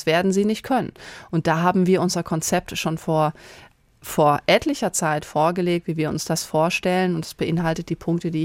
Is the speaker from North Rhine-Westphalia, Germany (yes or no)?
yes; North Rhine-Westphalia, Germany; born there; ich tue es auch so, ich bin gebürtige Ostwestfälin